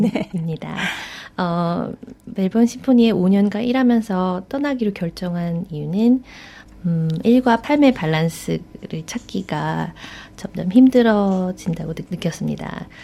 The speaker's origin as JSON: {"language": "Korean", "country": "South Korea", "said": "제가 한국인으로선 세 번째 입상자인데요."}